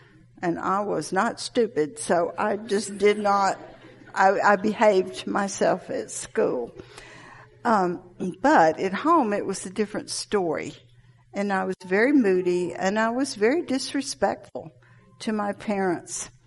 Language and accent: English; Atlanta, Georgia, United States; born there; I was born in Atlanta. You probably can tell by my accent.